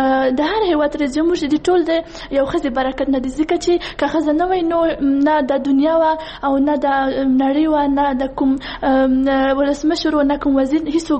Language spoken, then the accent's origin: Pashto; Kabul, Afghanistan; زه د کابل اوسیدونکی یم.